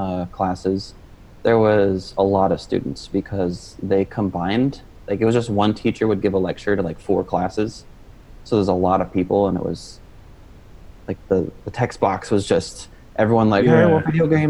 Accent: Colorado, United States; moved away as an adult; also born or lived in St. Louis; now in Tacoma, United States; And I kind of grew up from like my teen years onward in Colorado, and that's where al

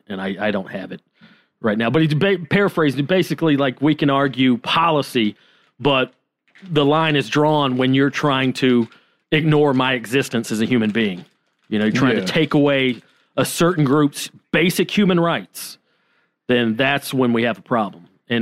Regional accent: Georgia, United States; moved away; I haven't lived in Georgia in 8 years. I haven't lived in my hometown in about 12. So I don't really have a lot of contact with people that I grew up with.

